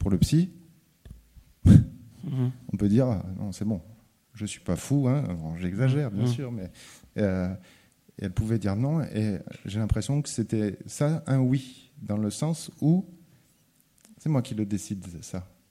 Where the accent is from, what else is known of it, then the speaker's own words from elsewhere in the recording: Nîmes, Occitanie, France; Je vous rappelle qu'on vient de Nîmes.